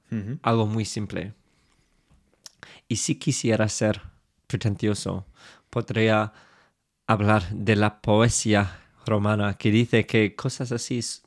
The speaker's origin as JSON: {"language": "Spanish", "region": "England", "country": "United Kingdom", "second_language": "Spanish", "said": "yo soy un inglés muy básico."}